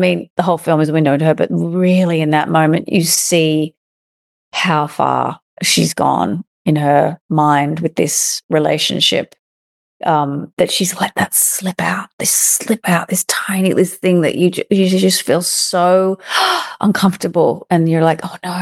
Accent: Australia; So I think being an Australian, we have great respect for the ocean

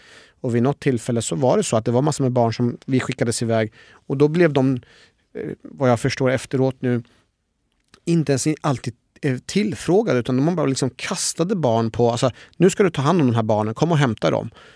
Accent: Iran; now in Sweden; Så jag var inte udda fågel utifrån att jag var en iranier

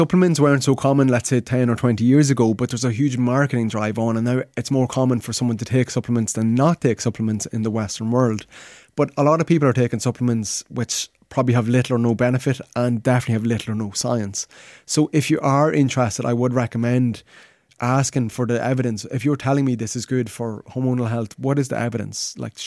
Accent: Dundalk, Leinster, Ireland; recently I was just contacted a girl from my hometown, Dundalk

